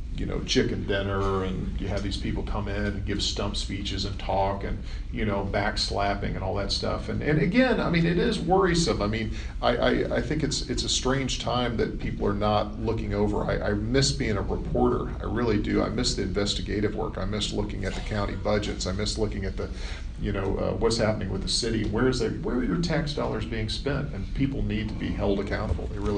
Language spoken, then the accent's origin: English; Alabama, United States; now in Mississippi, United States; but I'm originally from Alabama, which is not really that huge culturally, you know, not a big difference. But I ended up in Mississippi coming to Ole Miss to teach journalism.